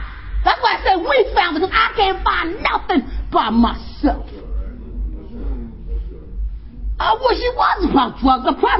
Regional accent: Philadelphia, Pennsylvania, United States; I come from North Philadelphia. We fight.

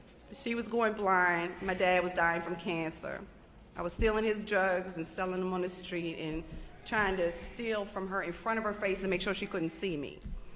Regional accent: Boston, Massachusetts, United States; I grew up in Boston. My mom is white. We grew up in a housing project.

